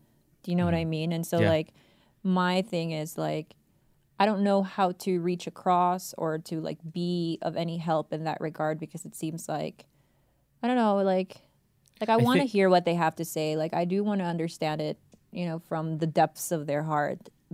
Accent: Philippines; moved away; I'm speaking for a lot of the kids that I grew up with in the Philippines that now live here

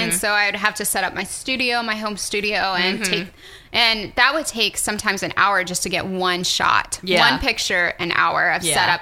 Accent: Texas, United States; now in Oklahoma City, United States; I'm not. I'm from Texas.

